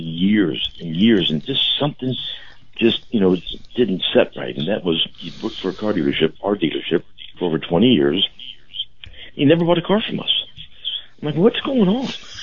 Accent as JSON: {"language": "English", "town": "Normandy", "region": "Missouri", "country": "United States", "tie": "born or raised there", "said": "We were at the old IGA, you know, growing up in Normandy."}